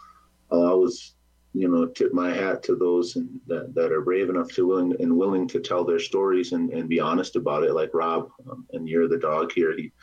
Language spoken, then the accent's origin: English; Lower Brule Reservation, South Dakota, United States; now in Mission, United States; And me as a little boy from growing up on the Lower Brule Reservation to where I am now. You know, I'm back on the reservation now.